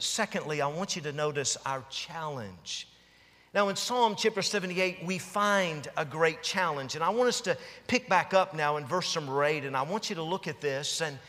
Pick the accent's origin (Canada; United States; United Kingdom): United States; Tennessee; I grew up in Tennessee. The only thing I hunted was coons and cats